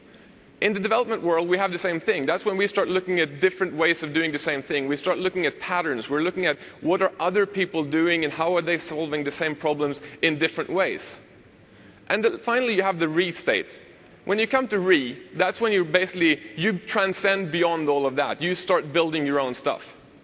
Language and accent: English; Sweden; English is a second language; As I said, I'm also from Sweden, so if you've got issues understanding what I'm saying, tough.